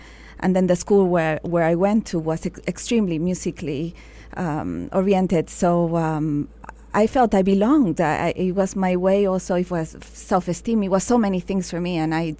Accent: Caracas, Capital District, Venezuela; There was, but growing up in Caracas, it was also is where I felt I belonged.

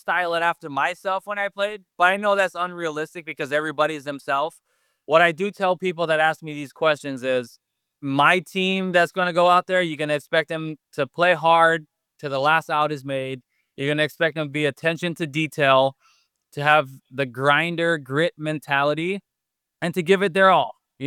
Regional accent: Wailuku, Hawaii, United States; Those Little League teams that went to the Little League World Series, they're from my hometown in Wailuku.

